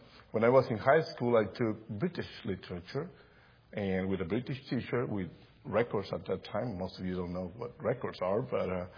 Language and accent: English; Lima, Peru; English is a second language; moved away as an adult; now in United States; I was born in Lima, Peru. I was raised there. I came to the States when I was about 30. I was an older guy.